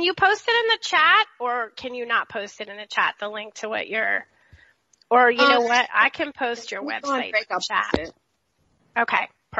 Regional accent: Florida, United States; I grew up in Florida, so South Florida is very different from the rest of the state, especially where I grew up.

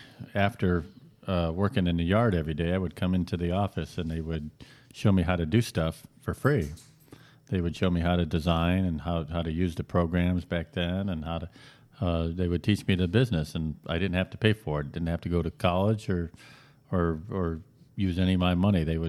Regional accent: Illinois, United States; moved away; also born or lived in Pompano Beach; Well, I grew up in Northern Illinois and started installing carpet up there when I was young and didn't care for the winters. So I moved to South Florida, Pompano Beach

